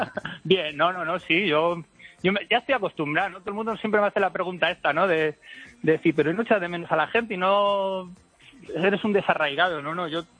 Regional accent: Getafe, Community of Madrid, Spain; Soy de Madrid, de Getafe.

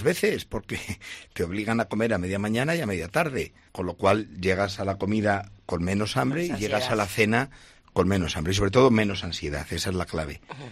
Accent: Salamanca, Castile and León, Spain; cada vez que iba a Salamanca, porque yo soy de Salamanca

